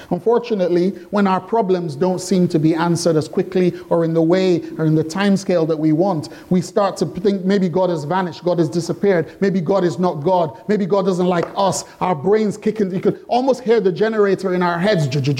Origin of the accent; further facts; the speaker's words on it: London, United Kingdom; You know, the Floridians know how to handle hurricanes. But I'm coming from London.